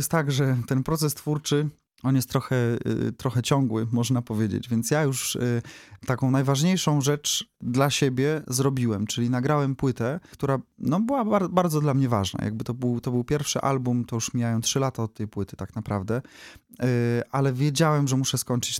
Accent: Opole, Opole Voivodeship, Poland; now in Wrocław, Poland; ja się urodziłem w Opolu. Ja się wychowałem w Opolu. Ja dopiero po studiach przyjechałem do Wrocławia, a było to już wiele lat temu i tutaj założyłem rodzinę. Tutaj zapuściłem korzenie, można powiedzieć, i nie wyobrażam sobie innego miasta dziś niż Wrocław.

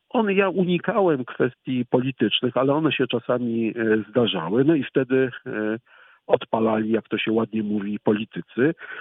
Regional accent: Wrocław, Lower Silesian Voivodeship, Poland; bo jestem wrocławianinem, rocznik 65., więc parę rzeczy już we Wrocławiu widziałem

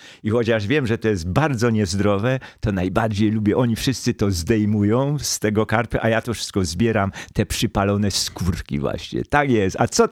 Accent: Silesian Voivodeship, Poland; Wychowywałem się na Górnym Śląsku, na którym do dziś taką jednym zdań jest tak zwana moczka.

